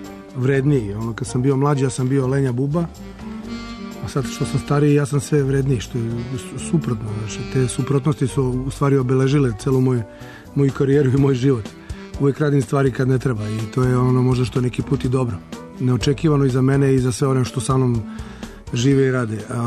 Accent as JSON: {"language": "Serbian", "region": "Belgrade", "country": "Serbia", "tie": "born or raised there", "said": "ja sam rođen sam na Zvezdari, svoje te prve, da kažem, školske dane sam proveo na Zvezdari"}